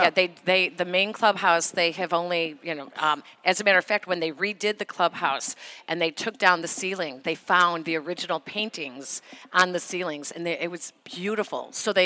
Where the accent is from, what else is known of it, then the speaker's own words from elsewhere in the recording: Chicago, Illinois, United States; now in Medina, United States; I grew up on the Northwest side, and I came out to the Medina area because my husband grew up out here.